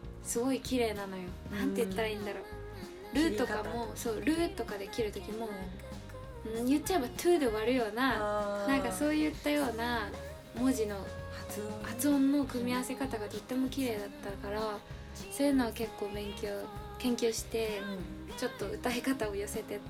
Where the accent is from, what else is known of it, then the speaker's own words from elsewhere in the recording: Hachioji, Tokyo, Japan; 地元が八王子で、八王子歩いてたらなんかいつもと違った景色が目に入ってきて、駅の方で、